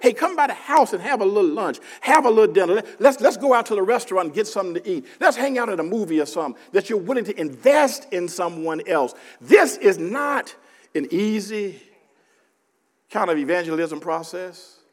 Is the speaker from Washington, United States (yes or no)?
no; Memphis, Tennessee, United States; I'm from Memphis.